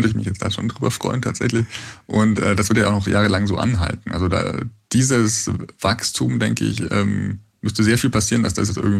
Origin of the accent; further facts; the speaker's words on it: Bavaria, Germany; ich bin aus Bayern